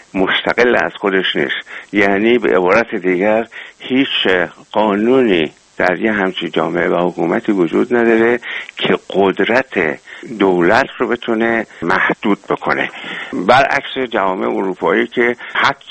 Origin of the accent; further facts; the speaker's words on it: Iran; وقتی میگفتم من از اهل ایران هستم